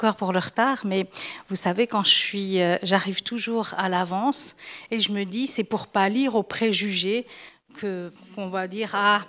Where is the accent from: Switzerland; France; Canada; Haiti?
Switzerland; je suis suissesse d'origine andalouse et algérienne.